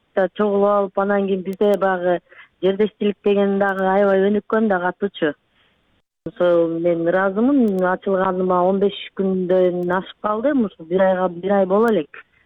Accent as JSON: {"language": "Kyrgyz", "town": "Osh", "region": "Osh Region", "country": "Kyrgyzstan", "tie": "born or raised there", "moved": "yes", "lives_now": "Moscow, Russia", "said": "Ошто төрөлүп, Ошто чоңоюп өскөн. Атам кызматы боюнча ошо Ошто жашап калып, анан ушул майда манты менен чоңойгонбуз да биз. Москвага келип"}